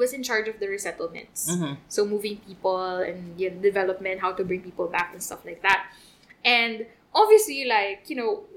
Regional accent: Central Luzon, Philippines; when I was younger, because I grew up in Pampanga.

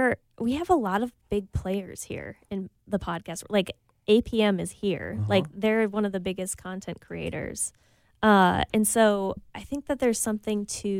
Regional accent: St. Louis Park, Minnesota, United States; Yeah, I grew up in St. Louis Park.

